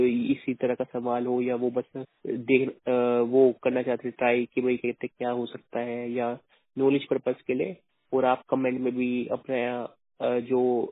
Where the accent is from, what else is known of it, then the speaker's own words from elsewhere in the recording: Delhi, India; और मैं सादरा दिल्ली से बिलोंग करता हूँ।